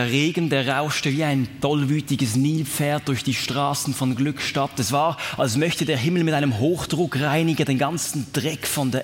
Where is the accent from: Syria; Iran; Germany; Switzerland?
Switzerland; Reigoldswil, Basel-Landschaft; von Liestal nach Reigoldswil, das Dorf, wo ich aufgewachsen bin.